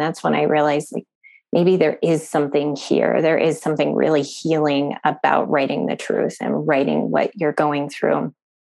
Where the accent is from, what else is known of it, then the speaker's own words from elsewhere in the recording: Honolulu, Hawaii, United States; born there; So I was born in Honolulu near the military base there.